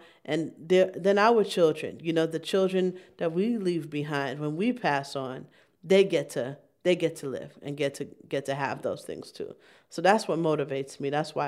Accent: United States; I was the only one who couldn't understand anything that was going on because I was from the United States.

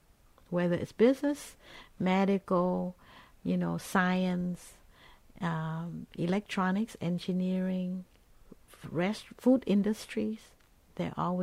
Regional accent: Vietnam; And when I grew up in Vietnam, I always thought of the country as being sexist.

